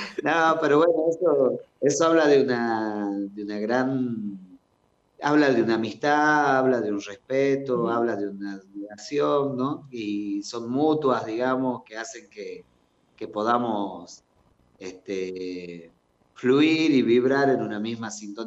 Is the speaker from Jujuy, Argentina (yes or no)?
yes; Jujuy, Argentina; now in La Plata, Argentina; yo ya venía en construcción desde Jujuy y cuando llegué a la ciudad de La Plata